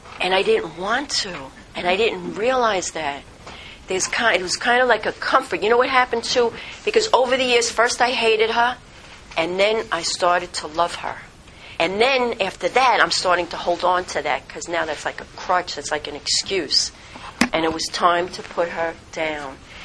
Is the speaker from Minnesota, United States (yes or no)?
no; Brooklyn, New York, United States; I grew up in Sheepshead Bay, Brooklyn, and we didn't have shoes all week long because we grew up right on the waterfront.